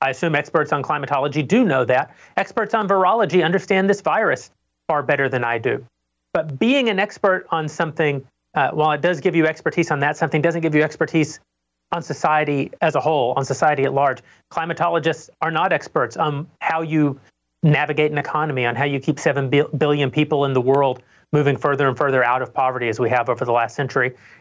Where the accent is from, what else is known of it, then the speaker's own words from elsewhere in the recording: Slaton, Texas, United States; authority could never figure out exactly how much toilet paper to put into Slayton, Texas grocery store, my hometown.